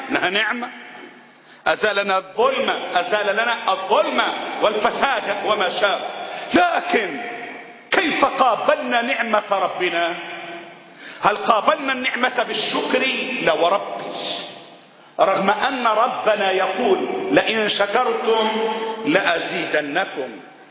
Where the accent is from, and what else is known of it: Egypt